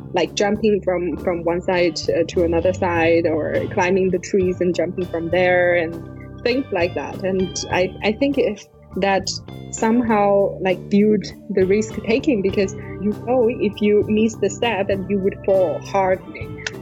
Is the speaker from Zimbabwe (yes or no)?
no; Tibet, China; English is a second language; I'm from Tibet.